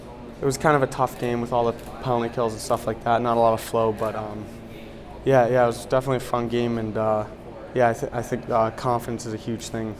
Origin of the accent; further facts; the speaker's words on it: Toronto, Ontario, Canada; as growing up in Toronto, I think there was a World Junior in 2015.